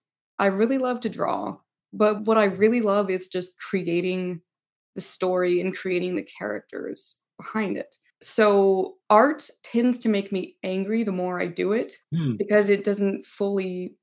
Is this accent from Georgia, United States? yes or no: yes; Norcross, Georgia, United States; I actually was born and raised in Norcross, Georgia. And then it kind of became Peachtree Corners.